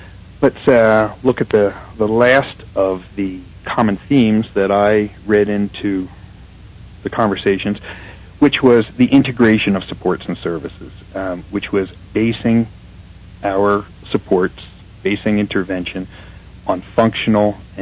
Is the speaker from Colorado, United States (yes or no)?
yes; Colorado, United States; here in my home state of Colorado